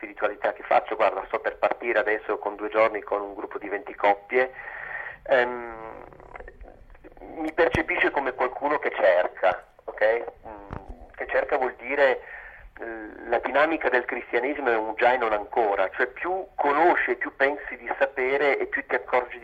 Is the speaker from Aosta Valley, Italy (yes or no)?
yes; Aosta Valley, Italy; a me, essendo valdostano, montanaro